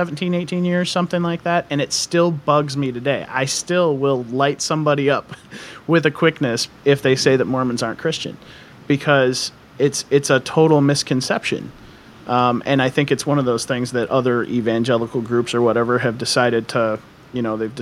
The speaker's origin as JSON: {"language": "English", "region": "Michigan", "country": "United States", "tie": "born or raised there", "said": "But I grew up in Michigan. And so I grew up in a town that was about 85, maybe, well, probably 75% Seventh-day Adventist."}